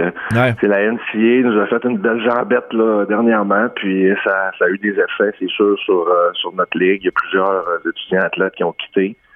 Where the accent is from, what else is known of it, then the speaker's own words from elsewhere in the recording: Chicoutimi, Quebec, Canada; j'étais très attaché, tu le sais, Anthony, avec les Saguenayens à Chicoutimi, ma ville natale